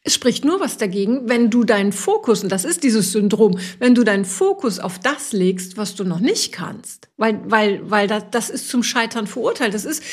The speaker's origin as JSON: {"language": "German", "region": "Lower Saxony", "country": "Germany", "said": "ich komme aus Friesland, für mich ist jeder Hügel ist ein Berg, ein wirklicher Berg. Ich komme vom Plattenland."}